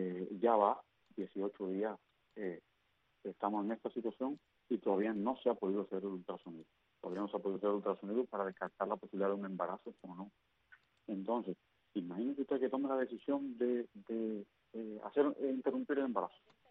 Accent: Cuba; nosotros como ciudadanos cubanos

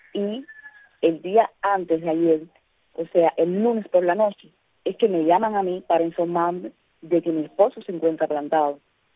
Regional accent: Vega, Mayabeque, Cuba; Nosotros somos de un pueblito que se llama Vega, aquí en Mayabeque.

